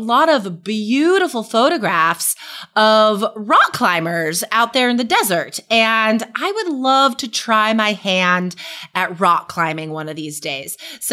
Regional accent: West Coast, United States; Yeah, I'm biased. I grew up on the West Coast, but whatever.

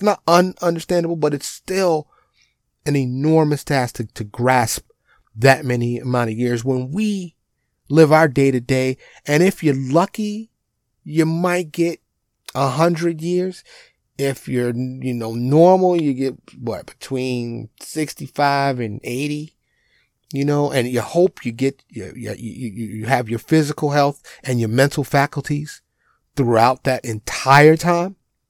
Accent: New York, United States; I remember when I was young, living in New York, born and raised in New York, of course, going to the Hayden Planetarium.

